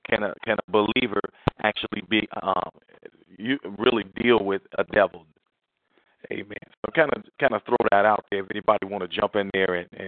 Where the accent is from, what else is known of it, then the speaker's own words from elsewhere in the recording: Midwest, United States; I come from the Midwest